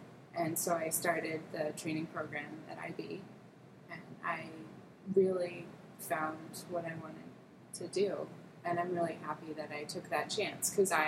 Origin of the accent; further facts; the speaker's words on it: Salem, New Hampshire, United States; I grew up in Salem, New Hampshire, known for a racetrack and a mall.